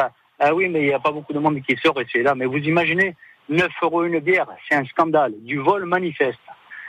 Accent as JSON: {"language": "French", "region": "Corsica", "country": "France", "said": "pour savoir qu'on est corse, pour avoir des prix raisonnables."}